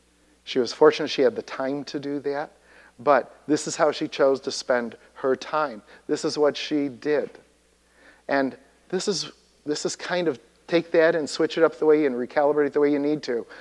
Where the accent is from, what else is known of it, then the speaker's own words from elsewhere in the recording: Chicago, Illinois, United States; the paper we got to our house every day when I grew up in Chicago.